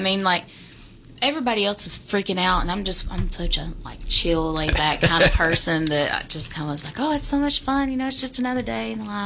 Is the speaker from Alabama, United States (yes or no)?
yes; Summerton, Alabama, United States; I'm from Summerton, Alabama.